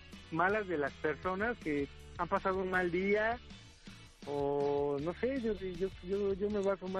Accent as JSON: {"language": "Spanish", "town": "Nezahualcóyotl", "region": "State of Mexico", "country": "Mexico", "said": "Yo soy de Nezahualcóyotl."}